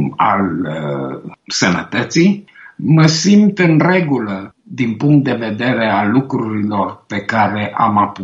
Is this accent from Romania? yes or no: yes; Bucharest, Romania; born there; M-am născut la București, dar aveam o bunică care trăia la Timișoara